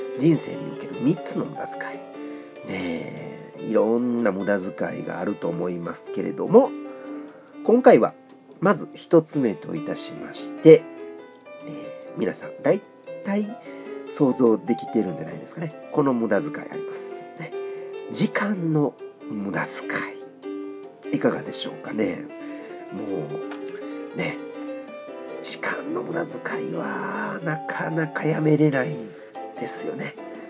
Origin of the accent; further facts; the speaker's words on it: Wakayama, Japan; 私もねずっと和歌山に生まれてね、冬の高野山には全く行ったことがなかったんで